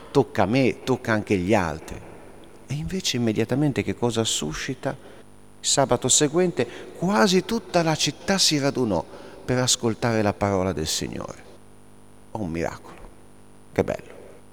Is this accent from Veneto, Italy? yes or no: no; Liguria, Italy; siamo liguri